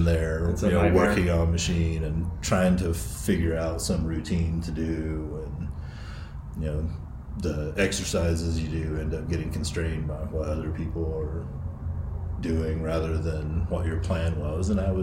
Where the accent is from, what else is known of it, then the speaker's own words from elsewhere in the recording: Southeast, United States; now in New Mexico, United States; The first thing was I just mentioned that I'm from the Southeast, and typically when I go back home, I usually come back to New Mexico with some motivation to do something healthy.